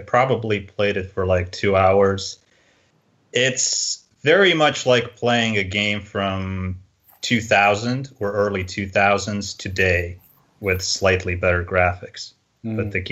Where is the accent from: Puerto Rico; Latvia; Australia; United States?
Latvia; Riga; I was born in Latvia, Riga.